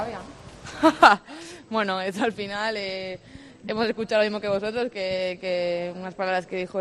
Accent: Balearic Islands, Spain; Como mallorquina fui consciente de lo que sufrieron las mujeres de los jugadores

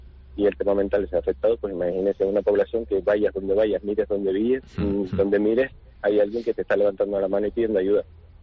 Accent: Canary Islands, Spain; entendieron que somos de Canarias, no tenemos maquinaria pesada

